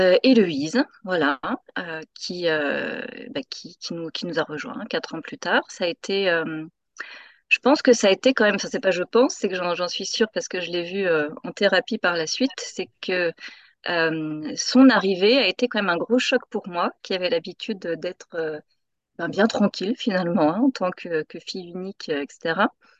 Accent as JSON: {"language": "French", "town": "Decize", "region": "Bourgogne-Franche-Comté", "country": "France", "tie": "born there", "said": "Je suis née à Decize, dans la Nièvre, dans le 58. C'est pas un département des plus reconnus et connus pour ses plages, pour tout ça. Non, il est pas extrêmement connu d'ailleurs, mais je suis née là-bas."}